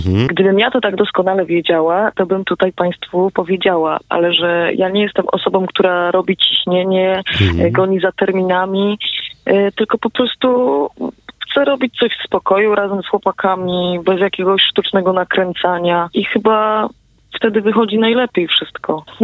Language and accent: Polish; Porąbka, Silesian Voivodeship, Poland; now in Czaniec, Poland; Mieszkam sobie niedaleko w takiej wiosce, w Czańcu. Pochodzę z Porąbki, też wioska jakby dalej, ale jestem bardzo przywiązana do tej mojej małej ojczyzny, do Bielska Białej